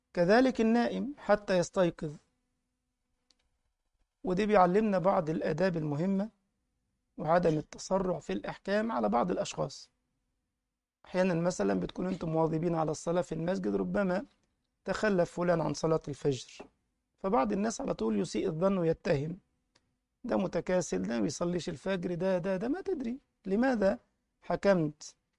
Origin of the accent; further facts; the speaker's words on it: Egypt; أي والله، احنا عندنا في مصر المنبه اللي هو بيقعد يرن جامد ده